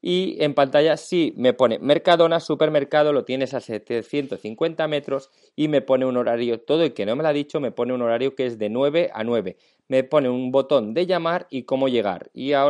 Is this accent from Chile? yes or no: no; Lleida, Catalonia, Spain; porque yo soy de Lleida y el aeropuerto más cercano que me queda, supongo, un viaje a Londres debe ser Barcelona